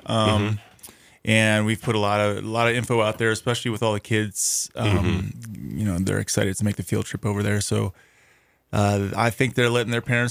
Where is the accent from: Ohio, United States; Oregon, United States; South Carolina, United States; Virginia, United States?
Ohio, United States; Well, now listen, I was raised in Ohio.